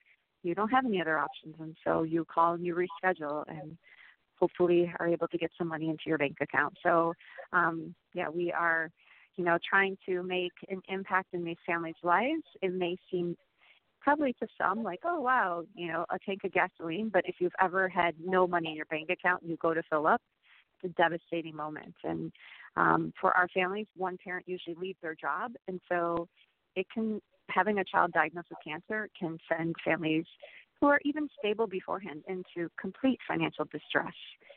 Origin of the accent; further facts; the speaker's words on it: Iowa, United States; There wasn't and still isn't an oncologist in my hometown, and so the doctors end up sending me up to Mayo for treatment.